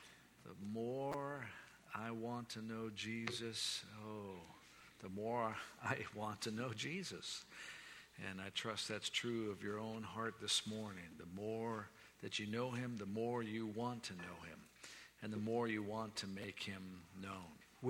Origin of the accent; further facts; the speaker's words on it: Florida, United States; born there; If you're Southern, like I'm Southern, I'm kind of, my parents were Wisconsinites, but I was born in Florida, so I'm Southern.